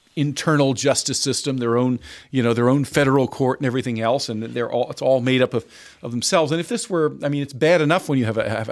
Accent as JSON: {"language": "English", "town": "Washington", "region": "District of Columbia", "country": "United States", "tie": "born there", "said": "I was born in the District of Columbia, so I like to tell people I'm a U.S. citizen, but I was not born in the United States, which used to be technically true."}